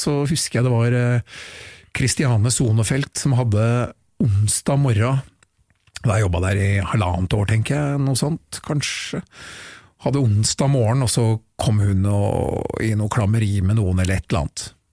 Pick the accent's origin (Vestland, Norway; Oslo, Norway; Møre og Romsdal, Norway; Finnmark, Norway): Oslo, Norway; Jeg jo byslamp, født og oppvokst i Oslo sentrum